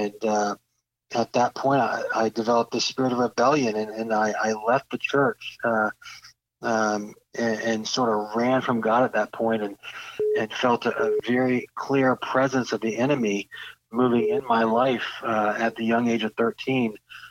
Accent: Daytona Beach, Florida, United States; also born or lived in Port Orange; Yeah, I grew up right down the road in Daytona Beach, Florida, and in a little town just south of Daytona Beach, Port Orange.

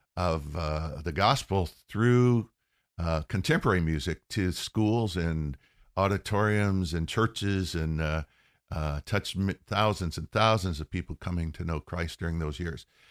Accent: Swartz Creek, Michigan, United States; also born or lived in Lansing; No, I grew up in Michigan.

